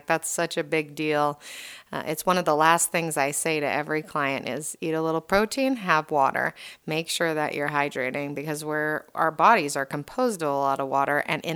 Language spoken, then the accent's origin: English; Hawaii, United States; moved away; I'm actually born and raised in Hawaii. So when I moved here, it was traumatic